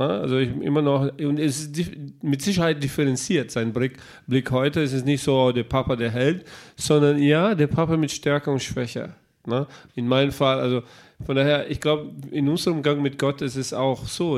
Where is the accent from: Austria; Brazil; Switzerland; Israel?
Brazil; German is a second language; now in Germany; in was für einen kulturellen Kontext ich aufgewachsen bin als Brasilianer und was für Chancen ich überhaupt auch im Leben hatte, dass ich dann hier in Deutschland gekommen bin und hier studiert habe